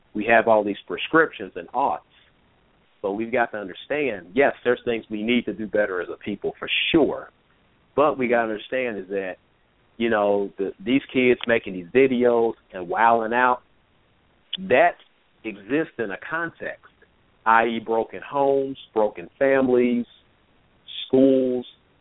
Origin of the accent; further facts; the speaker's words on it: Indianapolis, Indiana, United States; And I know that from a fact, I mean, growing up in Indianapolis.